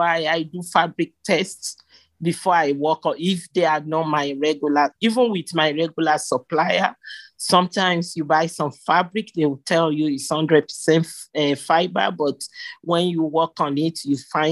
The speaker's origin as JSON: {"language": "English", "town": "Philadelphia", "region": "Pennsylvania", "country": "United States", "said": "Will you accept me as a Philly maker? Because I am Nigerian-American, so I'm one of you."}